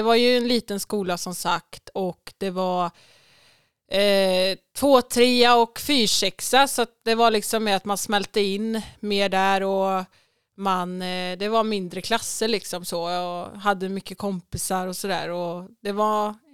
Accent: Norra Fågelås, Västra Götaland County, Sweden; Jag är uppvuxen i Norra Fågelås. Det ligger strax söder om Jo. Med min mamma och pappa och syskon.

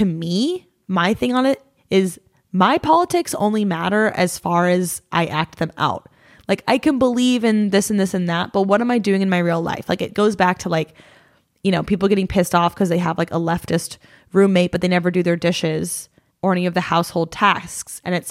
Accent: Ohio, United States; making up for growing up in Ohio.

